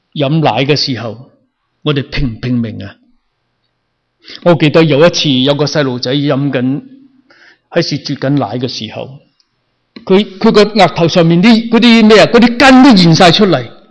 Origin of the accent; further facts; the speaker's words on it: China; now in United States; 我相信我们坐这树没有一个人以我们中国人为耻的